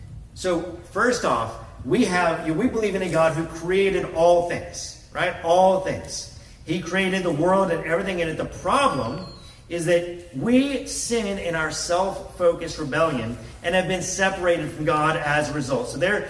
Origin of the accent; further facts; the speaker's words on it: Texas, United States; I am a naturally born U.S. citizen. I'm grateful for that. And I'm a Texan